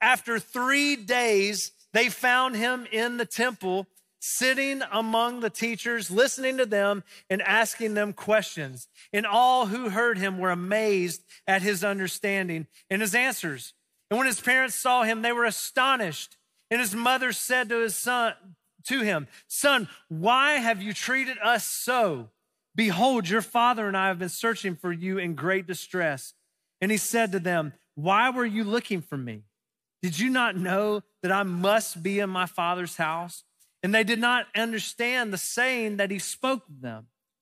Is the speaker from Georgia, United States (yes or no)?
yes; Loganville, Georgia, United States; It was kind of like my hometown in Loganville, Georgia. Our motto in Loganville was, "Where's Loganville?"